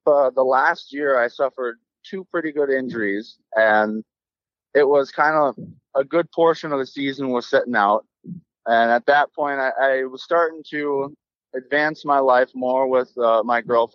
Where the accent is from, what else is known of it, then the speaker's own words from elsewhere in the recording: Minnesota, United States; But growing up in Minnesota, riding with my brother, and about 10 years old, we started really building a big community of riders.